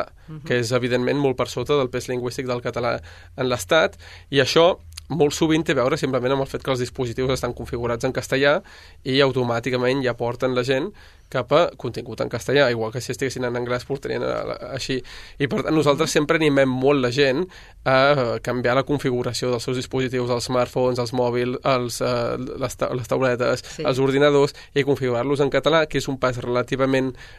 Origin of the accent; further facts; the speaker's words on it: Sabadell, Catalonia, Spain; De les persones més actives, diria 5 o 6, som de Sabadell.